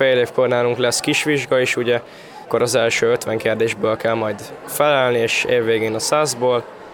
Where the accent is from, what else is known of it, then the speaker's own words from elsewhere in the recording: Nyíregyháza, Szabolcs-Szatmár-Bereg, Hungary; Nyíregyházáról jöttem, Örökösföldről, 15 éves vagyok.